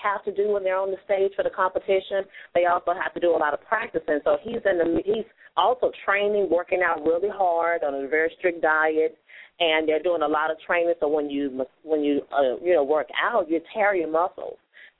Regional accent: Houston, Texas, United States; Well, I'm originally from Houston. Actually, my family's from Crosby, Texas, in the Barrett Station, so just a little town outside of Houston. So I'm originally from there

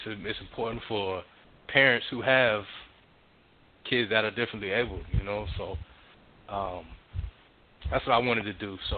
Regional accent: Miami, Florida, United States; born there; now in Atlanta, United States; I was born in Miami, Florida. I'm a military brat. I live in Atlanta, Georgia right now

